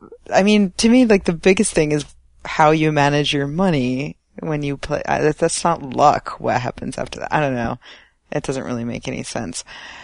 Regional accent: New Jersey, United States; I grew up in South Jersey.

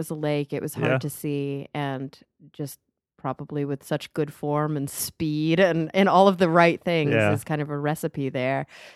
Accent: Texas, United States; I'm a Texan.

